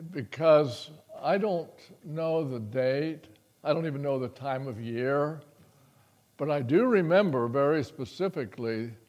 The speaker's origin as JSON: {"language": "English", "town": "Paris", "region": "Ohio", "country": "United States", "tie": "born there", "said": "When I tell you I was born in Paris, that's not some exotic place. It's a tiny little place without a traffic light."}